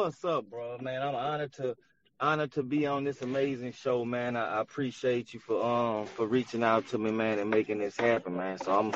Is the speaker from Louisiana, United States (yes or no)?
yes; Baton Rouge, Louisiana, United States; And of course I'm from Baton Rouge.